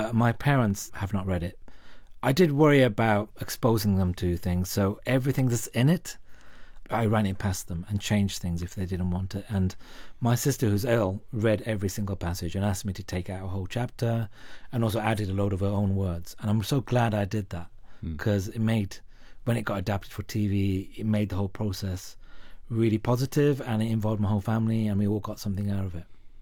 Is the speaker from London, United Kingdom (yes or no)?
no; Wolverhampton, West Midlands, United Kingdom; accent: Wolverhampton; one of my nieces, who is university educated, calls me posh because I've lost my Wolverhampton accent.